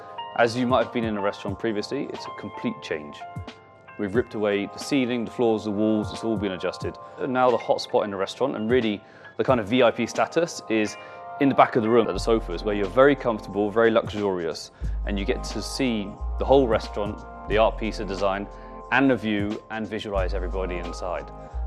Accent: Exmouth, South West England, United Kingdom; I grew up 5 minutes from the beach in my hometown in Exmouth. All very coastal, all very lots of rolling hills and countryside, and very, very picturesque part of the world.

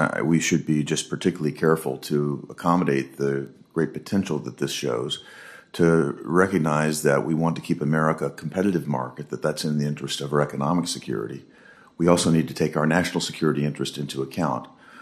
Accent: Tennessee, United States; I hail from Tennessee. We have a wonderful state system there

